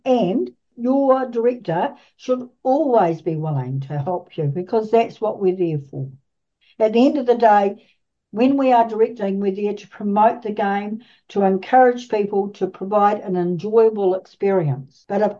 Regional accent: South Island, New Zealand; now in Auckland, New Zealand; I came from the South Island where we used to play 36 board sessions because of the amount of time it took to travel to places

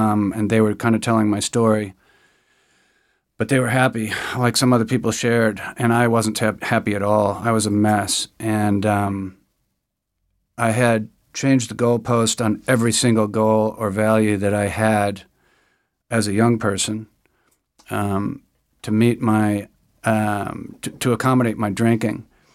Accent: Upper Midwest, United States; So I grew up in the United States, in upper Midwest, in a culture that was awash in alcohol

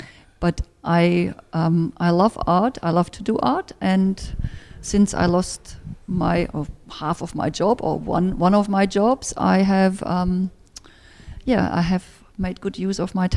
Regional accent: Germany; English is a second language; now in New Zealand; I'm originally from Germany. I've lived in New Zealand for 23 years.

